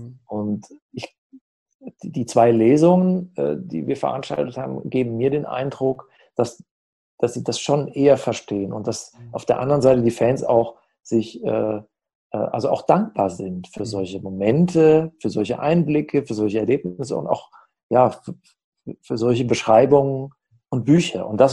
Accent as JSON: {"language": "German", "region": "Hesse", "country": "Germany", "tie": "born or raised there", "said": "Ich kenne das auch aus den hessischen Dörfern, wo ich groß geworden bin."}